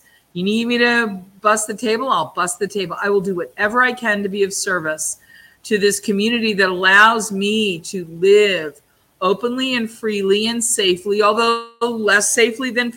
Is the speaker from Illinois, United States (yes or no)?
no; Boston, Massachusetts, United States; I grew up in Boston, which is not the most glamorous place in the world.